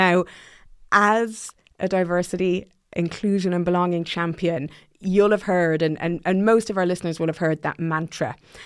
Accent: Ireland; I'm very proud, as an Irish woman

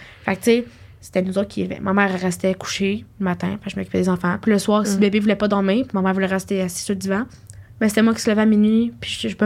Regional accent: Quebec, Canada; je viens de Lanaudière

